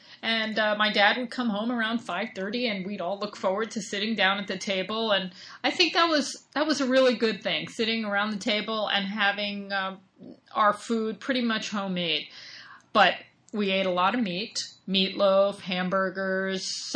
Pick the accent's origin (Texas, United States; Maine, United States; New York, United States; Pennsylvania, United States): New York, United States; also born or lived in Bronxville; When I was about 3 and a half, we moved to Long Island, the suburbs.